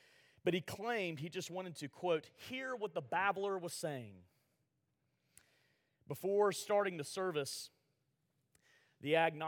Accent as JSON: {"language": "English", "region": "Alabama", "country": "United States", "said": "There, I'm from Alabama."}